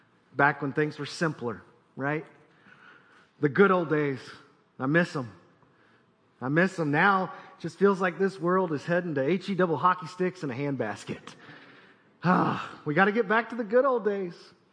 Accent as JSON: {"language": "English", "town": "Elizabethtown", "region": "Kentucky", "country": "United States", "said": "We are from Elizabethtown, Kentucky, which is basically right in the center of the state."}